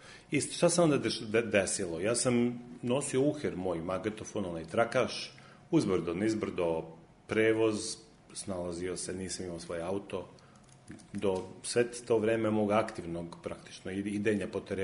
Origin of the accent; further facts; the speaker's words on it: Belgrade, Serbia; ja sam Srbin, još iz Beograda